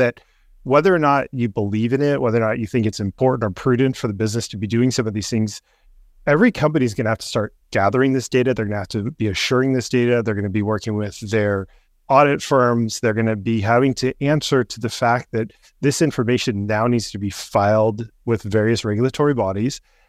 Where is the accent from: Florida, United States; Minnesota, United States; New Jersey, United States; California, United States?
California, United States; In my home state of California, there's mandatory climate disclosures.